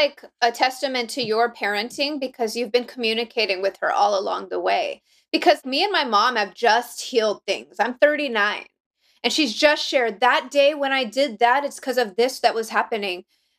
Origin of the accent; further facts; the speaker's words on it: Los Angeles, California, United States; I'm born and raised in Los Angeles. I was raised in the Valley.